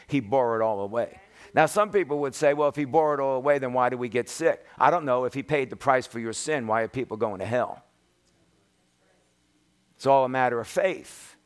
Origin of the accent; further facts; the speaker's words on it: Brooklyn, New York, United States; born there; You know, I was born in Brooklyn. And being born in Brooklyn was a kind of a different kind of a lifestyle.